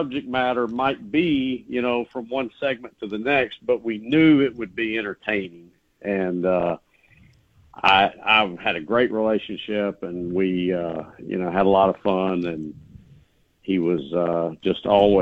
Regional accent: Knoxville, Tennessee, United States; I grew up here in Knoxville and was a Tennessee fan from the time I could walk.

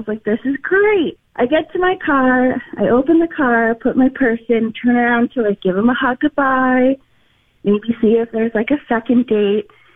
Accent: East Coast, Canada; now in Alberta, Canada; And me, not originally from Alberta, didn't really know about online dating. I'm from the East Coast.

